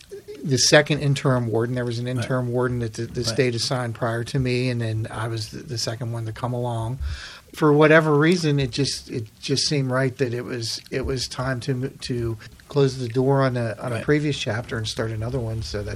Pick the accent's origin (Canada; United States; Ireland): United States; Altoona, Pennsylvania; I grew up in Altoona and born and raised in Altoona. I graduated from Altoona High.